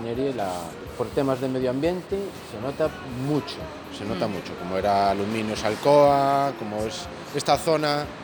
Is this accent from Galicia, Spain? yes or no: yes; A Coruña, Galicia, Spain; porque estamos en unha frontera Arteixo-Coruña, que aún non lo tiene moi, moi claro. Algunos son de Arteixo, otros somos de Coruña y estamos ahí.